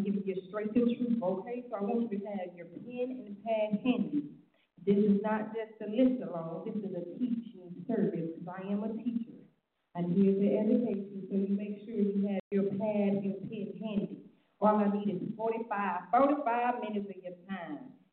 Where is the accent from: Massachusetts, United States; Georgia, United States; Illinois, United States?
Illinois, United States; Chicago; I'm from Chi-Town. So it's coming raw and direct.